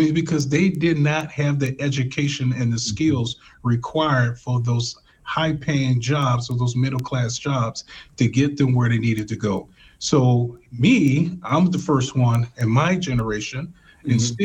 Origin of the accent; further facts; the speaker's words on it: Washington, District of Columbia, United States; I grew up in Washington, D.C. Mm-hmm. So, I grew up in the projects in D.C.